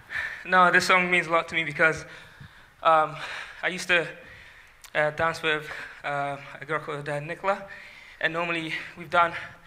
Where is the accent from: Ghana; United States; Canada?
Ghana; I mean, I'm from Ghana originally.